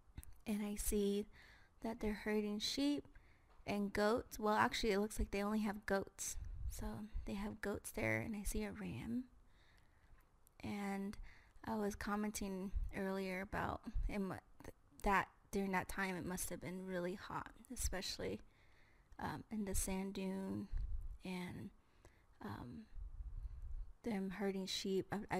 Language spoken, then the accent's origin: English; Round Rock, Arizona, United States; also born or lived in Tuba City; I'm originally from Tuba City, but I grew up in Round Rock, Arizona.